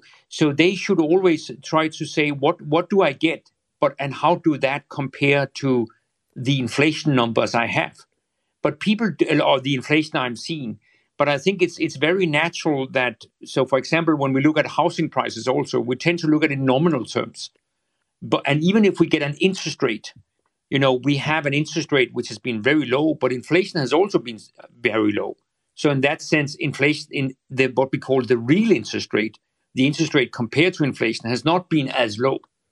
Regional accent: Denmark; And actually also in my home country, Denmark, it was extraordinarily tight.

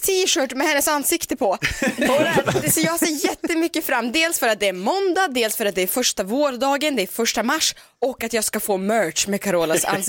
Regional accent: Russia; Eftersom jag är ryss så svarar jag bara

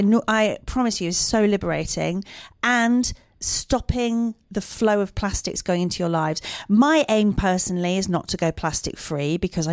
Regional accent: Dublin, Leinster, Ireland; during the 1980s, I grew up in South County Dublin, where the wind and the rain and the humidity conspired to turn my hair

